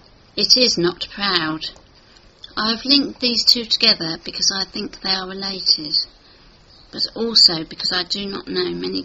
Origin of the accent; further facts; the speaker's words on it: England, United Kingdom; But being English, I could be the winner of MasterChef, and I would have to reply, well, I'm not a bad cook, or something similar.